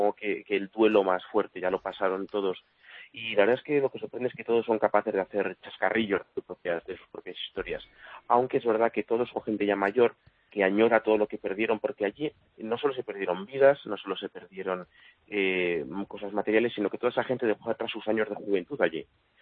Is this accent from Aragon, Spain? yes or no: yes; Huesca, Aragon, Spain; Además me recuerda a mi pueblo, a Huesca, porque son 50.000 habitantes, como es mi ciudad